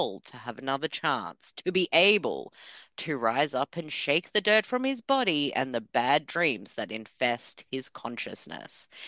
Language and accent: English; Australia; I'm Australian. I have an accent. We pronounce things differently.